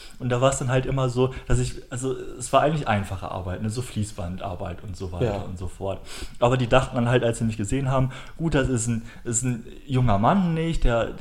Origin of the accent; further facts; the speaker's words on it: North Rhine-Westphalia, Germany; Ich komme aus dem Sauerland.